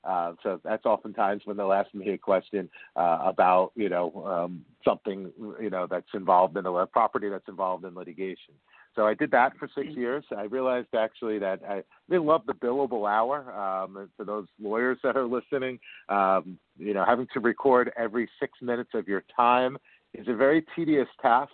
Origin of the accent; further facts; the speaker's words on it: New York City, New York, United States; I'm a native New Yorker. I grew up in Bayside, Queens, first Rego Park, then Bayside.